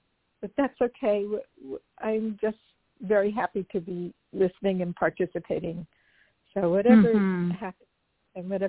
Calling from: Los Angeles, California, United States; I'm calling from Los Angeles.

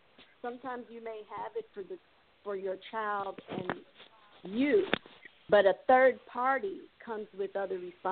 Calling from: Miami, Florida, United States; Miami, Florida.

